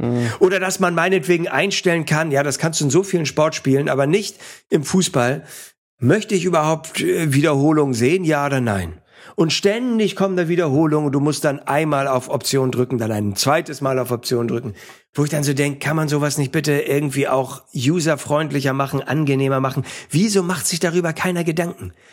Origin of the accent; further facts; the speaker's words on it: Hamburg, Germany; ich komme jetzt hier aus Hamburg